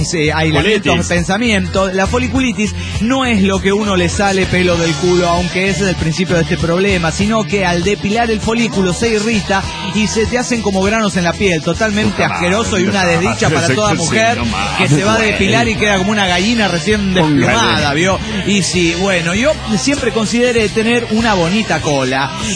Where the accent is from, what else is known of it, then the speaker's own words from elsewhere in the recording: Tijuana, Baja California, Mexico; de Tijuana, Baja California, México.